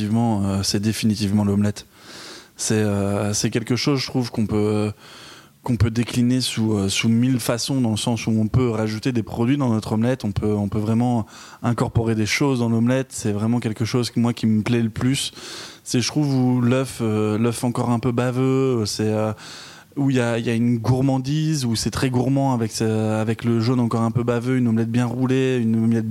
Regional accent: Hauts-de-France, France; Après, je viens du nord de la France, et donc en fait on aime bien manger nos frites et avec du vinaigre.

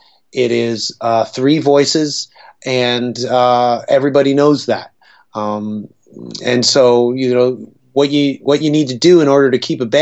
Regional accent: Toronto, Ontario, Canada; Yeah, I'm born and raised in Toronto, yes.

